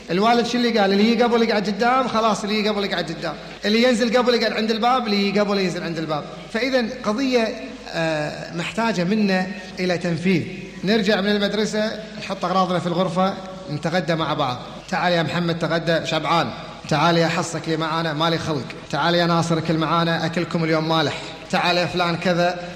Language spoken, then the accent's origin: Arabic; Kuwait; اعتاد الكسل مثل ما صار عندنا في الكويت